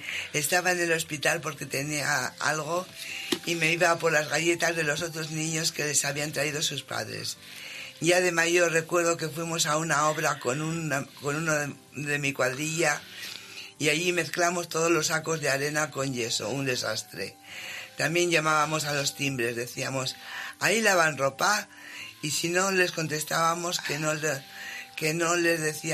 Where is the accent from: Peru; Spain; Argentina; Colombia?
Spain; Bilbao, Basque Country; El año pasado, cuando fui a mi tierra querida, Bilbao, robé un platito de postre